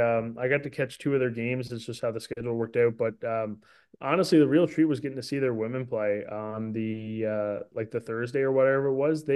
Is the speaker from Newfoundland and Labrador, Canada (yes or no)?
yes; Clarenville, Newfoundland and Labrador, Canada; what kind of an impact that had on my hometown. Cause like Clarenville, Newfoundland, like, you know, again, small place where you're growing up, right?